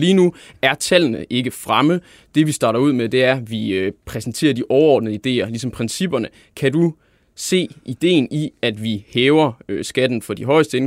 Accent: Silkeborg, Central Denmark Region, Denmark; det er i min hjemby Silkeborg

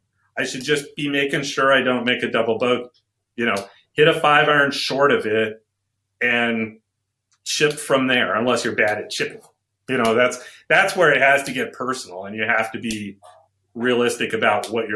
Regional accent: Connecticut, United States; I grew up in Connecticut.

